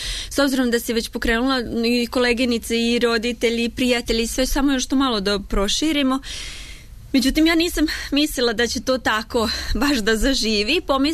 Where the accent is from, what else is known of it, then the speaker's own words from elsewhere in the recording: Bački Monoštor, Vojvodina, Serbia; pošto sam ja rodom iz Bačkog Monoštora, to je kod Sombora.